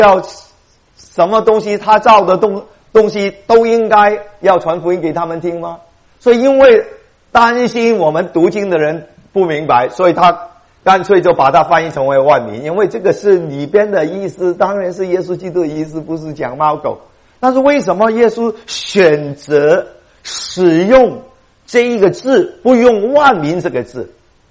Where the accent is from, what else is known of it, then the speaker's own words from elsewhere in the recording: Guangdong, China; 我们中国人都差不多，特别是我们广东人。